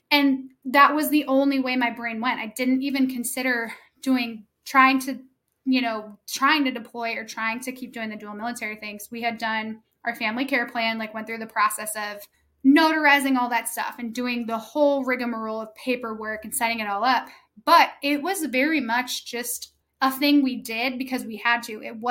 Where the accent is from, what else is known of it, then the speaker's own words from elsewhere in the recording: New York, United States; And then I started hanging out with a bunch of stay-at-home moms in Tennessee, and I'm from New York.